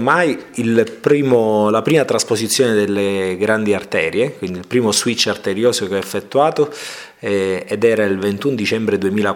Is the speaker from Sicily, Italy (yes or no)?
yes; Palermo, Sicily, Italy; now in Milan, Italy; Vi ricordo che io sono palermitano